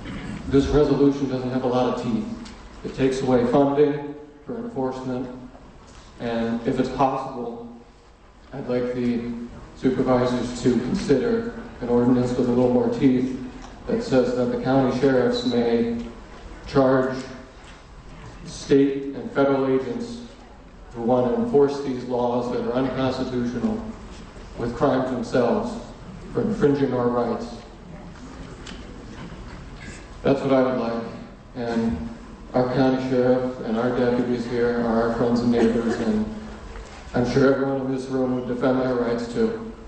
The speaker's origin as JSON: {"language": "English", "region": "Connecticut", "country": "United States", "moved": "yes", "said": "I moved down here from Connecticut just over a year ago, and I watched my state decay and deteriorate"}